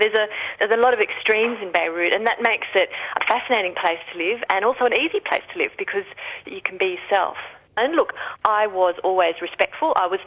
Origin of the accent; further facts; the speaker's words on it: Australia; So you could still say, hey, I'm an Australian, and people would go, oh, great beaches and I love your wildlife.